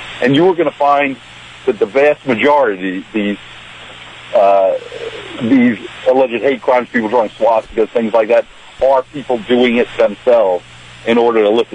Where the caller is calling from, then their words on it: New Jersey, United States; Hey, I'm calling from New Jersey.